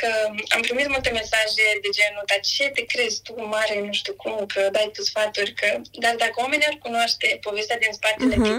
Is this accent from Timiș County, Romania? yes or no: no; Bacău, Bacău County, Romania; moved away as an adult; now in Iași, Romania; Sunt deloc din Bacău, însă de peste 10 ani m-am mutat în Iași. Am venit să studiez dreptul aici și am sfârșit prin a mă căsători cu